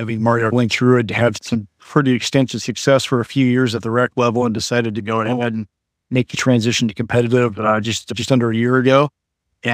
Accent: Nevada, United States; now in North Texas, United States; I played growing up in Northern Nevada in the 1980s, which is obviously a very different environment and quality of football versus we're in North Texas, where we sit right now.

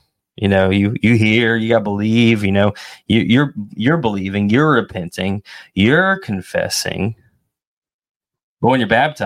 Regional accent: the South, United States; I guess growing up in the South, maybe we need to clarify this.

